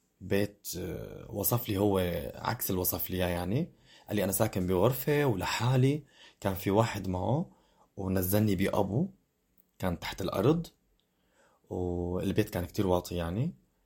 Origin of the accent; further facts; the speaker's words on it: Syria; also born or lived in Turkey; now in France; ، عمري 31 سنة، الأصل سوري، جيت من سوريا على تركيا ومن تركيا على فرنسا، وصل لي هون تقريبا 5 سنوات.